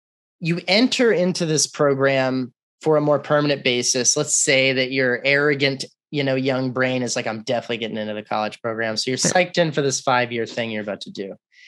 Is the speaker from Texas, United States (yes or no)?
yes; Arlington, Texas, United States; also born or lived in Austin; I grew up in Arlington, but I don't know what any of that shit means.